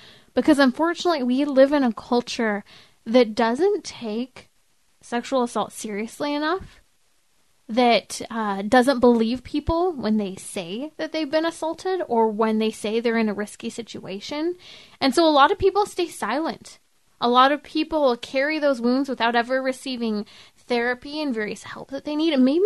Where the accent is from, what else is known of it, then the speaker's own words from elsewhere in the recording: California, United States; But this is my home state, California.